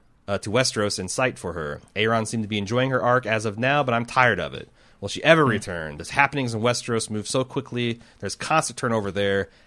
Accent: United States; Well, I'm an American, okay?

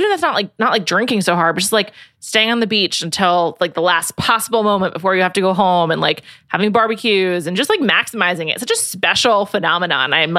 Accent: New York City, New York, United States; I love New York, my hometown. I mean, when you're from the best city in the world, why would you not want to live there again?

